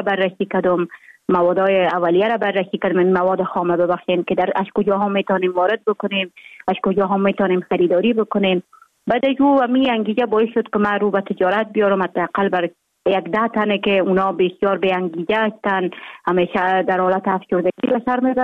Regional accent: Jowzjan, Afghanistan; also born or lived in Mazar-i-Sharif; من در ولایت جوزجان به دنیا آمدیم، 26 سال عمر دارم، مکتب خود در افغان ترک تا سنف 9 در جوزجان خواندیم، بعدا آمدیم سنف 10 تا 12 در افغان ترک مزار شریف ادامه دادیم.

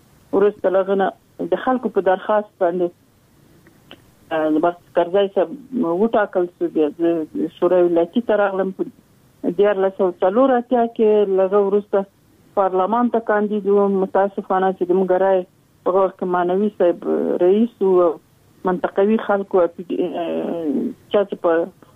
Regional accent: Mohammad Agha, Logar, Afghanistan; د لوګر ولایت یم، د محمد اغي ولسوالي او د سرخاو د کلی.

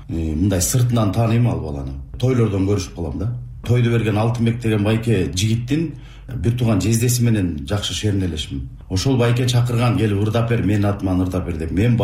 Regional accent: Naryn Region, Kyrgyzstan; Мен атпашылык эмесмин, биринчиден мен Нарындыкмын, Нарын районунанмын.

